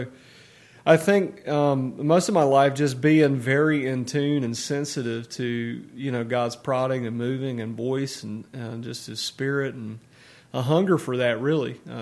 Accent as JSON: {"language": "English", "town": "Harkers Island", "region": "North Carolina", "country": "United States", "tie": "born or raised there", "said": "Now, I grew up, I tell people I grew up in Harkers Island because when I say Straits, most people are unfamiliar with that, especially in the area."}